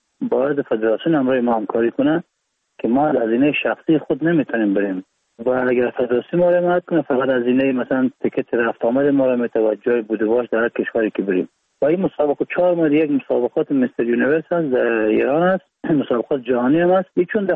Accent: Baghlan, Afghanistan; also born or lived in Iran; بلند ایران هستم و 31 سال سنم است. از ولایت بغلان هستیم و متولد ایران هستم.

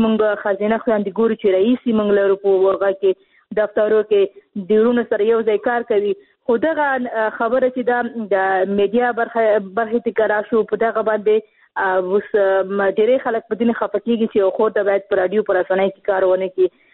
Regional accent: Khost, Afghanistan; ځکه چې زه خپل د خوست یم

